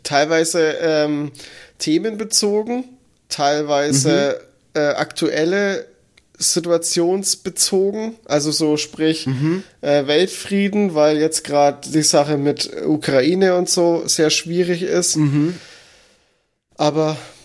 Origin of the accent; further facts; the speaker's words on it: Bavaria, Germany; als Franke hast hier deine Probleme. bei den Bayern da unten.